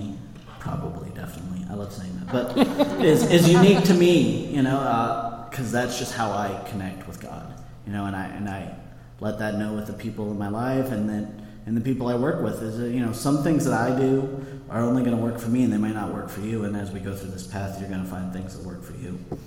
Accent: Montana, United States; I always wanted to go to school in a big city, you know, because I'm from Montana.

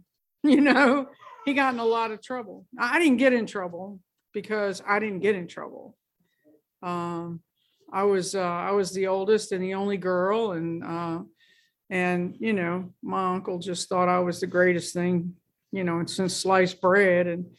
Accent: Hopewell, Virginia, United States; I grew up in Hopewell. I was born there and raised in Hopewell, and I went to Hopewell Public Schools, and you know, it's just I was a Hopewell girl.

